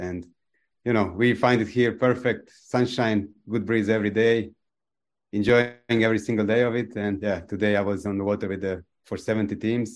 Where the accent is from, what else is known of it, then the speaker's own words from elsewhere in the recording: Split, Split-Dalmatia County, Croatia; I come from Croatia. I was born in Split in Croatia, one of the famous sailing cities